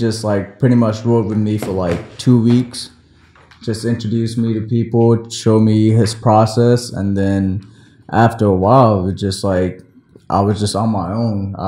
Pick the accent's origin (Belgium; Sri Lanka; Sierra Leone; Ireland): Sri Lanka; now in Maryland, United States; No, I love Maryland, man. I mean, I'm from Sri Lanka.